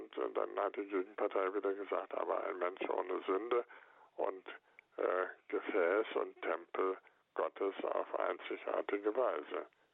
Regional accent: Goslar, Lower Saxony, Germany; Aus meiner Heimatstadt Goslar eine Erfahrung.

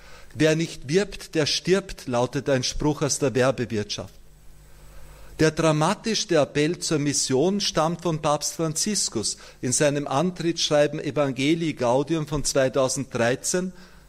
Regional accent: Austria; Ich komme aus Österreich, wie Sie hören, und bei uns schmilzt die katholische Kirche schneller als jeder Gletscher.

